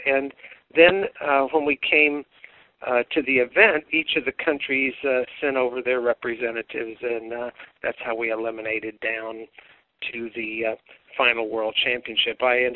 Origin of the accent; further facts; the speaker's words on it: Kingsville, Texas, United States; through one of his black belts from my hometown in Kingsville